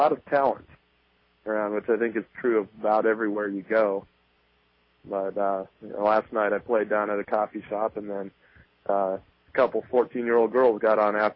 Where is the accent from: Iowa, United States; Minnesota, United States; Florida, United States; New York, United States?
Iowa, United States; Marshalltown; moved away as an adult; now in Lincoln, United States; Well, I was born in Marshalltown, Iowa, where I lived the first 18 years of my life. Then headed west about 45 miles to Ames, where I went to Iowa State University.